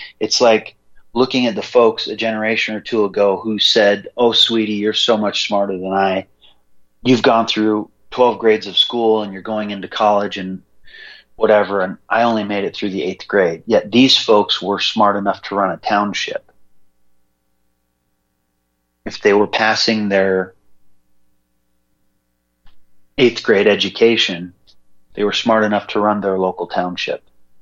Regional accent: Montana, United States; born there; I mean, I was born in Montana. There used to be some things.

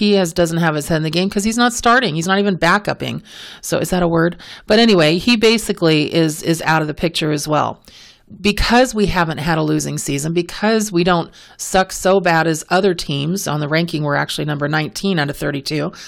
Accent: California, United States; and I hope I use that word right because I'm from California.

